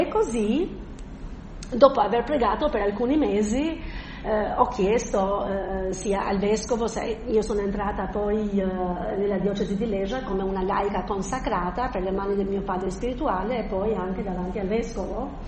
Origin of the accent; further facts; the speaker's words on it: Albania; Italian is a second language; moved away; per noi che veniamo dal centro dell'Albania, un po' adattarsi a questa mentalità del nord è un po' difficile